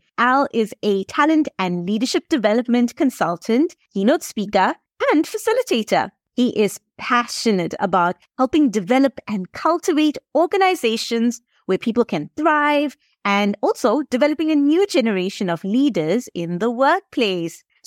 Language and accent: English; South Africa; born there; I'm of Indian descent, but South African born.